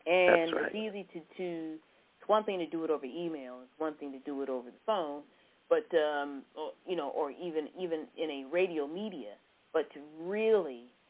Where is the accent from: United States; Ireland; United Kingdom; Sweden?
United States; New York; also born or lived in California; I am a New Yorker. I'm a Cali girl on top of it.